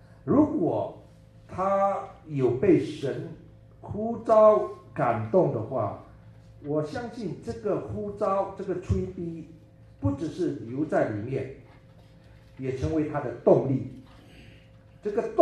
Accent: United States; also born or lived in Taiwan; 我们这些在美国长大的，在美国这么久，二十几年、二十五年到三十年的，要回到台湾，虽然长得一样，会讲国语，但是他们一听到。

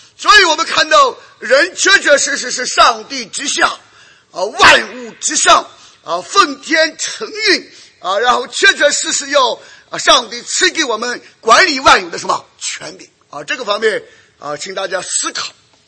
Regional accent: United States; 我们虽然身为美国人、美国公民啊，我们有游行示威的权利啊

